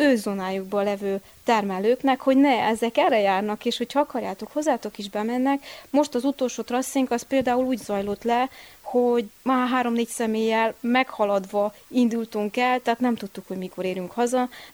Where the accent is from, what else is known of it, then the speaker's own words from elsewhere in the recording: Transylvania, Romania; Ugye mi magyar vidékről megyünk, román vidékekre, magyar emberek vagyunk, eleinte én sem beszéltem, kimondottan helyesen a román nyelvet